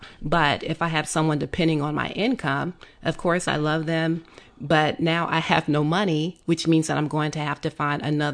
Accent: Indianapolis, Indiana, United States; moved away; also born or lived in Cincinnati; Well, I'm originally from Indianapolis. I graduated from Central State University, which got me to the big city of Cincinnati.

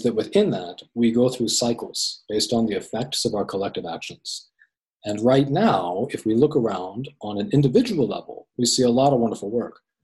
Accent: United States; I'm speaking especially right now as an American, in terms of the United States.

